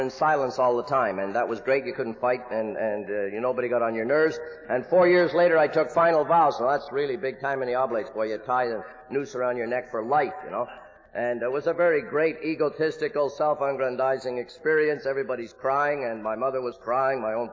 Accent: Montreal, Quebec, Canada; And I grew up in Montreal, Canada

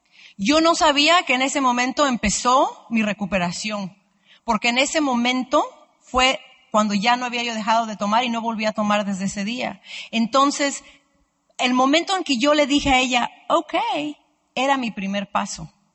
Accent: Mexico; now in United States; Yo originalmente soy de México, pero yo encontré la sobriedad en Florida.

